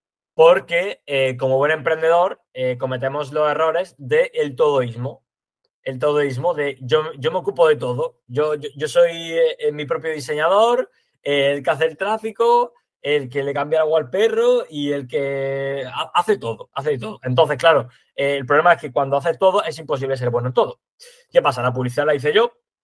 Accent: Andalusia, Spain; yo que por ejemplo soy de Andalucía, aquí decimos una cosa

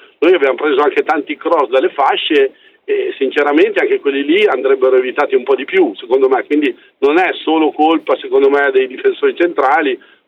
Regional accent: Emilia-Romagna, Italy; Poi dopo io da emiliano sono

